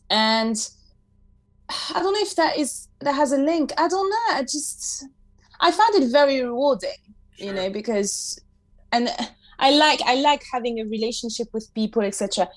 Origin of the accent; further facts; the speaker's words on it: France; English is a second language; now in United Kingdom; Sorry, because as I said, I'm originally from France. And that's what made me move there as well.